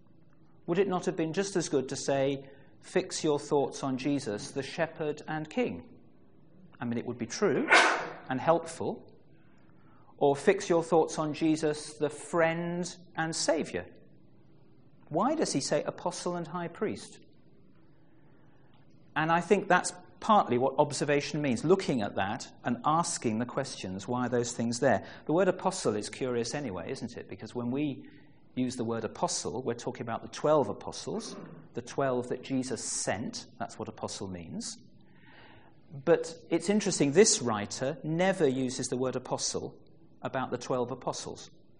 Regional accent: England, United Kingdom; I may become enthusiastic in the next few minutes, but I'm English, and I will try to control it

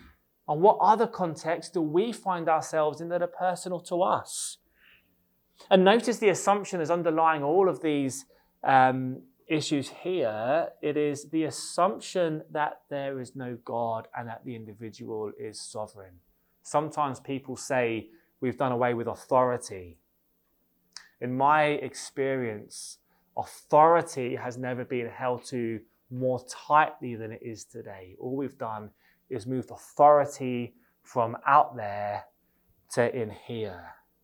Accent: England, United Kingdom; now in Northern Ireland, United Kingdom; This is more based upon my experience of England, maybe slightly, because I'm from England. I've been in Northern Ireland a relatively short time.

